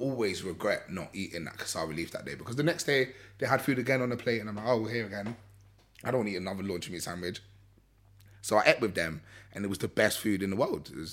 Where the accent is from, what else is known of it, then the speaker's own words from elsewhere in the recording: Sierra Leone; I've got family in Lebanon and I've been there. But I'm actually just Sierra Leonean. Like, I am fully from Sierra Leone.